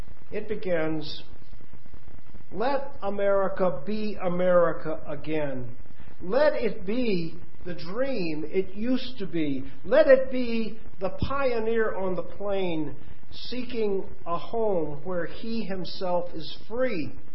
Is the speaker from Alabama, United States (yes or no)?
yes; Enterprise, Alabama, United States; I was born in Enterprise, a small town in southeast Alabama, and at that time it was a farm service community in country where cotton once had been king.